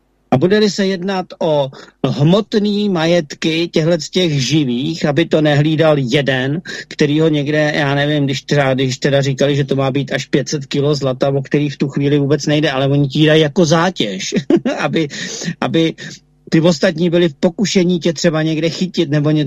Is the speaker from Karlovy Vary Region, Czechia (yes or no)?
no; Prague, Czechia; já jsem se o Pittsburských dohodách nedozvěděl jako Pražák za celý život